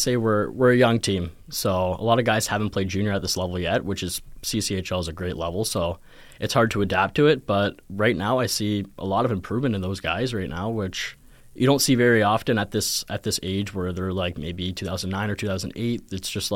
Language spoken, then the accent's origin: English; Windsor, Ontario, Canada; I am from Windsor, Ontario, yeah.